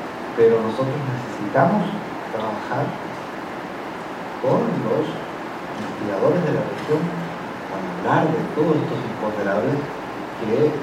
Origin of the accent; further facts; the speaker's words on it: Paraguay; Yo soy paraguayo, de frente, sí.